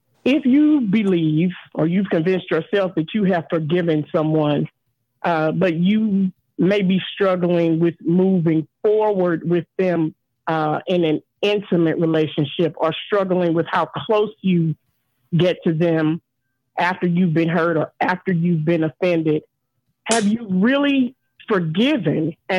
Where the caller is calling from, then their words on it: Madison, Illinois, United States; I'm calling from Madison, Illinois.